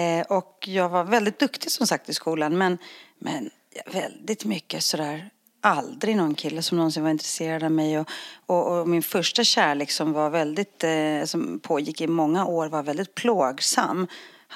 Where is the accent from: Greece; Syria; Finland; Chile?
Greece; Northern Greece; now in Sweden; jag växte upp liksom i en liten grekisk bergsby, en sket, en liten håla upp i norra Grekland som ingen har varit i. För det bor flera jätter än det bor människor där. Men där växte jag upp med en morfar som tynade bort i en säng.